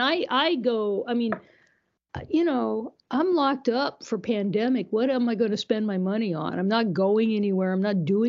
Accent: Iowa, United States; You know, when I was growing up in Iowa, you know, they'd say like, oh, little … do you want to be a nurse when you grow up?

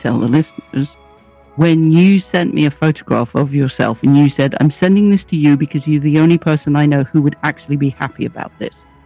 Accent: Vancouver, British Columbia, Canada; growing up in Vancouver, they were the local band.

